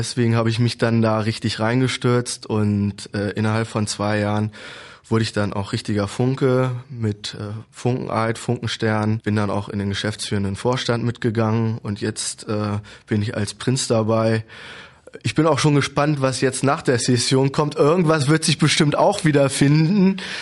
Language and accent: German; Wolfenbüttel, Lower Saxony, Germany; also born or lived in Braunschweig; Ich bin gebürtiger Braunschweiger, in Wolfenbüttel groß gewachsen und dann zum Studieren wieder hierher gezogen. Und seitdem bin ich auch wieder hier Vollzeit Braunschweiger sozusagen.